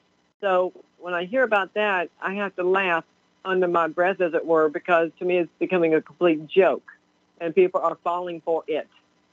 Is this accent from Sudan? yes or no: no; the South, United States; Besides, I was born and raised in the South.